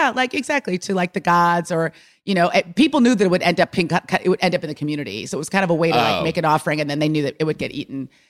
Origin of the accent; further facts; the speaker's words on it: California, United States; Oh, I grew up in the Bay Area.